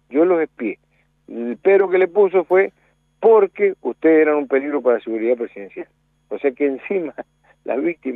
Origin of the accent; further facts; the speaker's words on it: Real del Padre, Mendoza, Argentina; also born or lived in General Alvear; Nosotros nacimos en Alvear y nos criamos en Real del Padre, que está cerca de Alvear, a 24 kilómetros, pertenece a San Rafael.